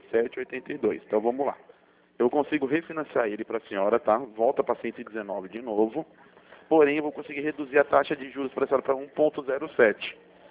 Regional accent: Itapetininga, São Paulo, Brazil; Sou de Itapetininga, São Paulo.

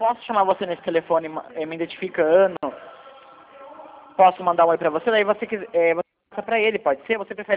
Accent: Piracicaba, São Paulo, Brazil; Eu sou de Piracicaba.

